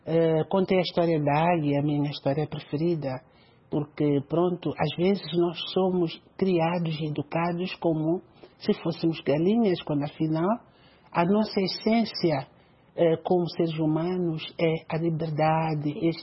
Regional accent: Mozambique; eu venho de Moçambique, aquele nosso lugar, pequeno na aparência

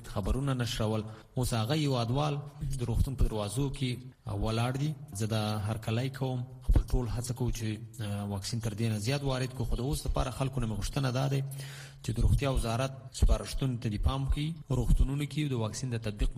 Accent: Afghanistan; موږ د افغانستان یو افغانان یو

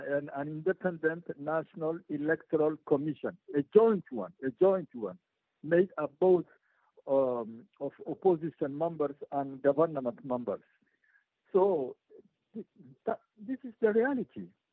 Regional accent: Djibouti; because the elections in my home country are not fair and free.

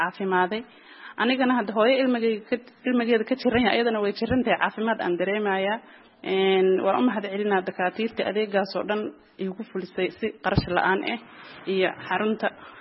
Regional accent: Galmudug, Somalia; deegaanka baxsan ayaan ka imid magaalada

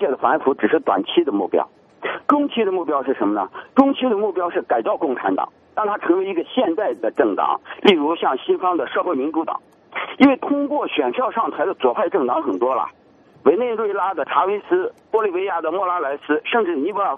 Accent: China; 我们中国人啊，幼稚的以为9个常委可以分权制衡、扩大民主，

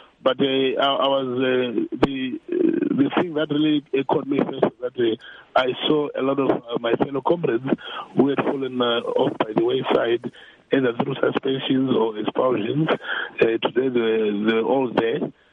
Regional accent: Bulawayo, Zimbabwe; myself personally, I'm from Matabeleland here in Bulawayo.

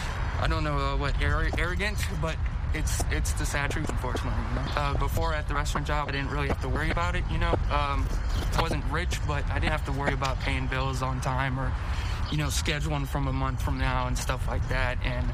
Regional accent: Burke, Virginia, United States; I am from Burke, Virginia

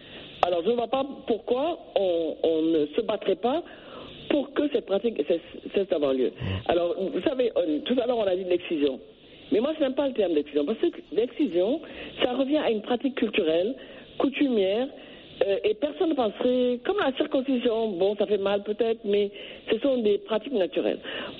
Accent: Senegal; et plus précisément au Sénégal, puisque je suis sénégalaise

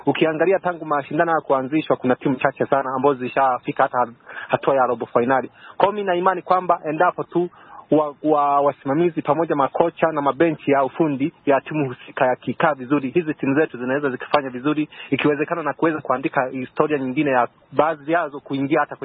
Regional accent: Tanzania; kijana mpole Tanzania, natokea maeneo ya Kagongo Manispaa kama nchini Tanzania.

